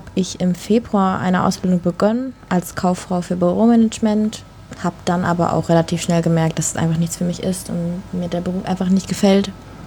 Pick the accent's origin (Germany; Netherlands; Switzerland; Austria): Germany; Hamburg; Ich bin 20 Jahre alt. Ich komme aus Hamburg.